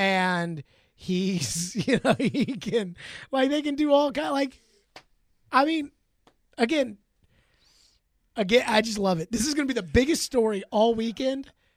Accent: Tennessee, United States; Okay. I grew up in Tennessee.

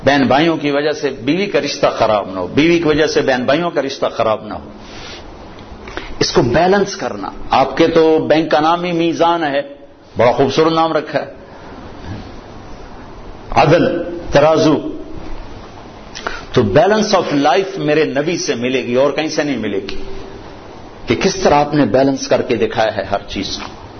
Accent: Punjab, Pakistan; میں جو کہ پنجاب کا ہوں، دیہات کا ہوں

